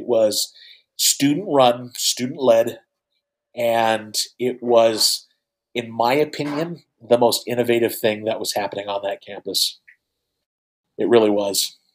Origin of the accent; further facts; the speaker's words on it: West Coast, United States; Oh, yeah. I grew up on the West Coast.